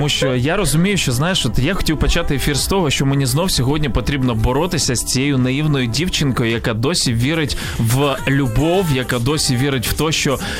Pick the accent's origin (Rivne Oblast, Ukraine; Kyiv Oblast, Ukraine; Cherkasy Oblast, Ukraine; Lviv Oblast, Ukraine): Kyiv Oblast, Ukraine; Ivankiv; я в моєму рідному місті Іванків